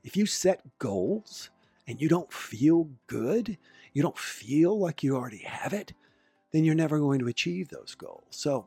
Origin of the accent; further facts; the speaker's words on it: the South, United States; And besides, I'm a Southerner, so I get to do that.